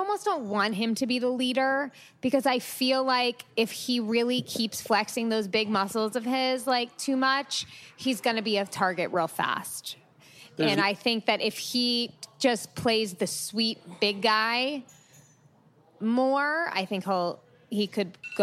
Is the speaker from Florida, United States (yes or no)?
no; New York, United States; I mean, she's a Long Island girl. I'm from Long Island, so I was happy for her.